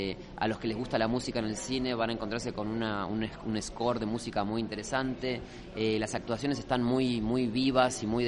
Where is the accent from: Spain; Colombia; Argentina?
Argentina; yo siendo argentino me encuentro trabajando en dos de las pelis